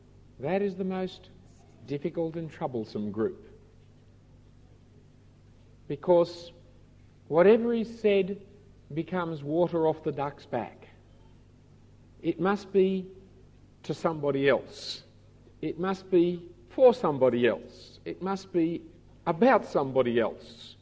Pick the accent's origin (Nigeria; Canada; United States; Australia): Australia; Sydney, New South Wales; I grew up in the Jewish part of Sydney. Came Jewish holidays, our school was empty except for the teacher and a couple of us. Always seemed some kind of disadvantage in life not being Jewish where I grew up.